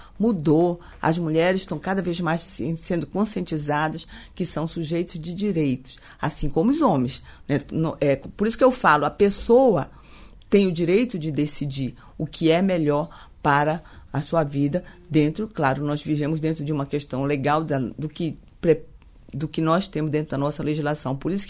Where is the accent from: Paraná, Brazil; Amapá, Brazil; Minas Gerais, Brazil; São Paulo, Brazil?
Amapá, Brazil; eu sou da Amazônia também, eu sou do estado Amapá